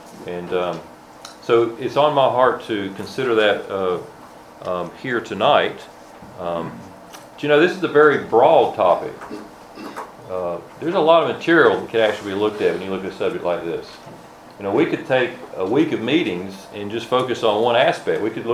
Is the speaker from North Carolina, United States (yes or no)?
yes; North Carolina, United States; I'll just briefly mention that we're from Central North Carolina